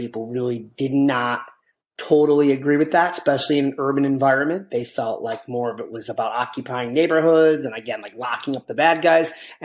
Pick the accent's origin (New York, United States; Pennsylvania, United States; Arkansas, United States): New York, United States; Buffalo; A little bit about myself. I grew up in Buffalo, New York. Single parent home for most of my life.